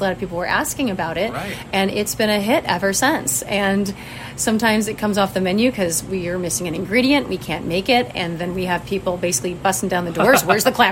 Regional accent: Goshen, Indiana, United States; moved away as an adult; also born or lived in Providence; Well, I'm originally from Goshen. So born, lived there my whole life until I went to college at IU.

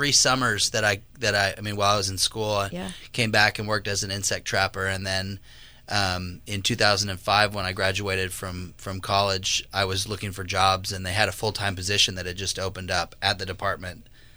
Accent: Santa Rosa, California, United States; Yeah, I am born and raised in Santa Rosa. I went to the Santa Rosa Junior College after high school

